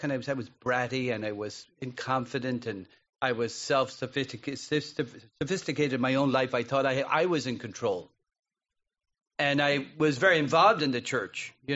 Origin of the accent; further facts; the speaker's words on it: Ireland; now in Miami, United States; when I grew up in Ireland, I used to watch television, watch the Apollo take off and say, look at those people.